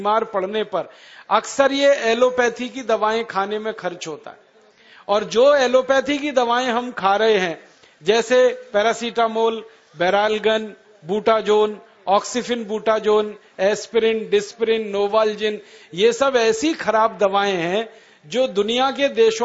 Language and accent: Hindi; Aligarh, Uttar Pradesh, India; मैं भी किसान का ही बेटा हूं, मेरे घर में भी खेती होती है, मेरा गांव उत्तर प्रदेश में अलीगढ़ जिले में है, हमारे घर में परंपरा से खेती होती है।